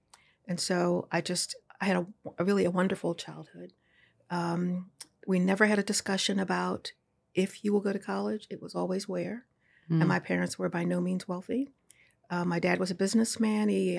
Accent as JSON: {"language": "English", "town": "Baltimore", "region": "Maryland", "country": "United States", "tie": "born or raised there", "said": "So I am a native Baltimorean, a native and proud Baltimorean."}